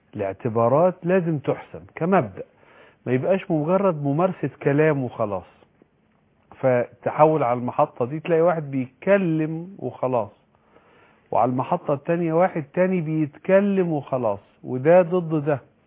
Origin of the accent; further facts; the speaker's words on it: Egypt; إحنا دلوقتي حاليا في اللحظة دي كمصريين